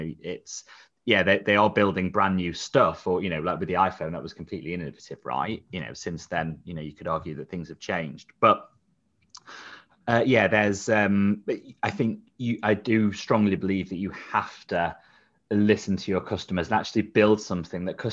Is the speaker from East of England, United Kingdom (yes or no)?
no; Doncaster, Yorkshire and the Humber, United Kingdom; now in Nottingham, United Kingdom; So I'm in Nottingham and I'm from Doncaster originally. So coming from Doncaster, the idea of like starting a business and finding an investor, like it's not, it wasn't even an option.